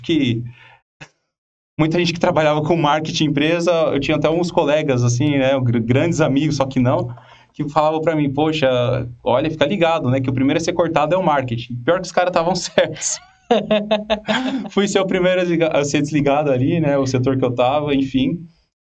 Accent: Guarulhos, São Paulo, Brazil; moved away as an adult; now in Foz do Iguaçu, Brazil; sou um paulista, né? Não paulistano, paulista, nasci em Guarulhos. Morei minha vida inteira lá. E em 2018 vim para Foz

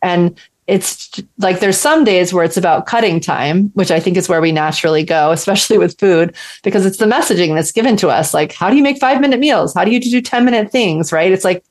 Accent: New Orleans, Louisiana, United States; I'm from New Orleans originally. And in New Orleans, they always have red beans and rice on Monday.

